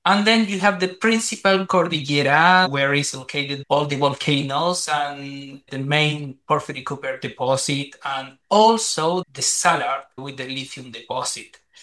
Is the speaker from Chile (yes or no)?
yes; Iquique, Tarapacá, Chile; English is a second language; also born or lived in Antofagasta; now in Santiago, Chile; I am living here in Santiago, but I am from the north of Chile. I am from Iquique, that is close to Peru, and located in the Atacama Desert. It's a coastal city that I study in Antofagasta, and then I come here to Santiago